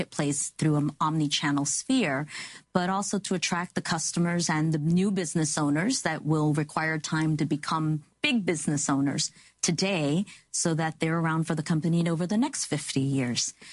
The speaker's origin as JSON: {"language": "English", "town": "New York City", "region": "New York", "country": "United States", "tie": "born or raised there", "said": "So I'm an immigrant. My family and I immigrated when I was 10 months old. I was raised in New York City, went through the whole New York City public school system."}